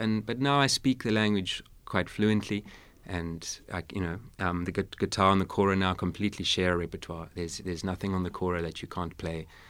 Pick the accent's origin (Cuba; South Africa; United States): South Africa; growing up in South Africa, living in South Africa